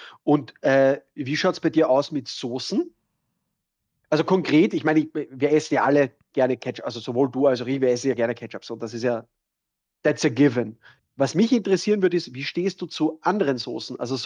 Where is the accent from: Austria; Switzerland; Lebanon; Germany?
Austria; Als Österreicher